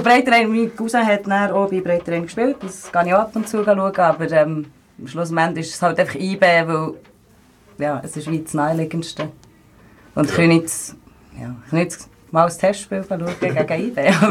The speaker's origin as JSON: {"language": "German", "region": "Bern", "country": "Switzerland", "said": "Ich bin 28, aber ich komme aus Bern."}